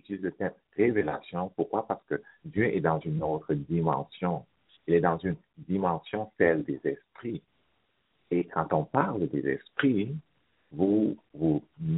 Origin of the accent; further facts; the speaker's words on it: Cameroon; also born or lived in Strasbourg; now in Montreal, Canada; je suis parti du Cameroun, je suis allé à Strasbourg et après Strasbourg, je suis arrivé à Montréal.